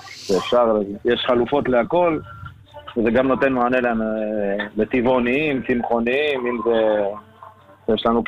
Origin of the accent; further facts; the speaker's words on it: Ma'alot-Tarshiha, Northern District, Israel; אני במקור ממעלות, גדלתי באזור, אני שואב את האזור מינקות, מה שנקרא. ההורים שלי משלומי ומנהריה, אני גדלתי במעלות.